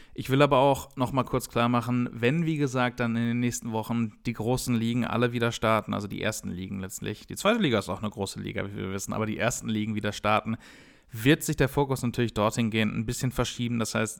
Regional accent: Duisburg, North Rhine-Westphalia, Germany; born there; Ich selber gebürtiger Duisburger, ne, die mich kennen, die wissen das.

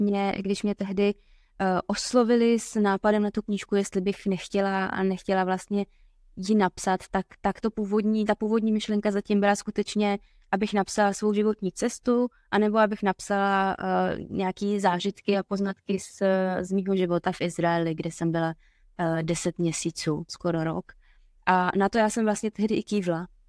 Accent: Znojmo, South Moravian Region, Czechia; Ne, já jsem opravdu ze Znojmo.

